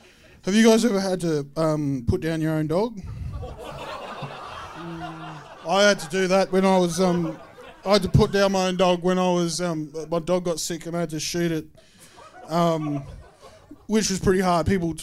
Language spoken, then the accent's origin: English; Warwick, Queensland, Australia; I'm from up Queensland. I'm from Warwick. People out there think that we're all like backwards bogans and that.